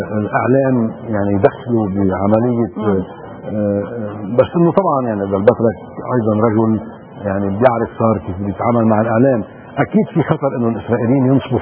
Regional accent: Lebanon; نحن كلبنانيين وكعرب

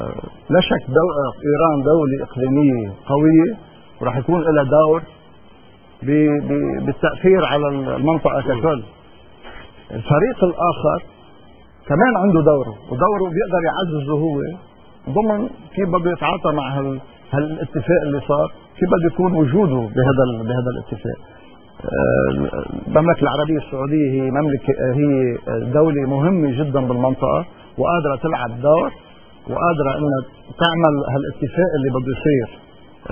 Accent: Lebanon; بس لانه مثل ما قلنا لبنان بلد محايد، اذا نحن كلبنانيين ما بدرنا بحل هاي اموره

